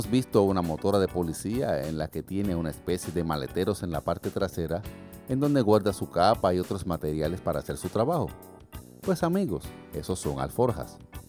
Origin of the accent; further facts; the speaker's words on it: Puerto Rico; como por ejemplo en mi país, Puerto Rico.